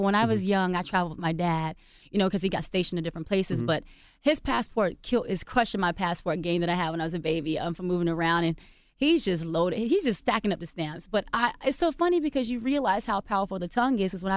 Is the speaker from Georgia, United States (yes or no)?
yes; Decatur, Georgia, United States; I'm from Decatur, Georgia. You mm-hmm. know, and in a sense, being a military baby helped me out so much